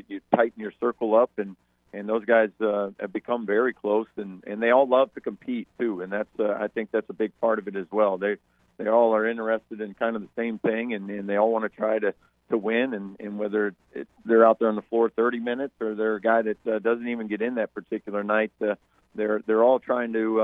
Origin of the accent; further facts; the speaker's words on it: Iowa, United States; I'm very familiar with, being a, growing up in Iowa, and I have a lot of friends and family from the area.